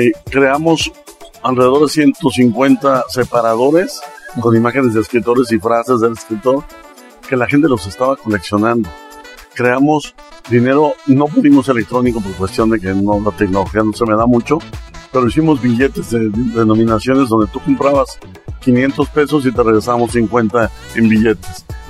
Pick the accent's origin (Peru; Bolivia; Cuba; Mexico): Mexico; Guadalajara, Jalisco; born there; Independencia, ahí por el Estadio Jalisco de Fútbol, que es la colonia donde yo nací